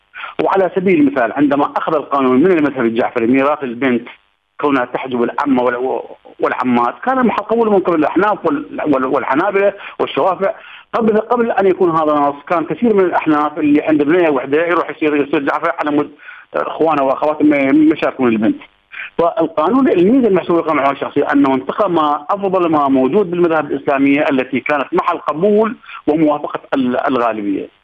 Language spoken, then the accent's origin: Arabic; Iraq; إحنا نطمح بأن تكون هناك قوانين تجمعنا كعراقيين كمواطنين.